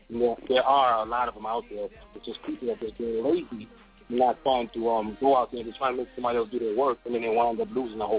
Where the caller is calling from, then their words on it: Charlotte, North Carolina, United States; I'm from Charlotte, North Carolina.